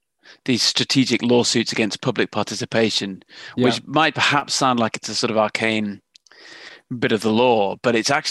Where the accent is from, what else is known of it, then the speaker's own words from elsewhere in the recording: England, United Kingdom; now in London, United Kingdom; We're both from Northern England.